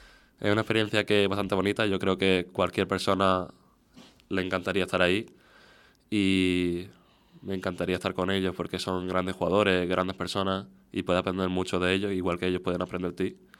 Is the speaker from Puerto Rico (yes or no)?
no; Lucena, Andalusia, Spain; now in United States; Pues yo cuento, de hecho yo digo que soy de España, soy de un pueblo de aquí de Córdoba, de Lucena.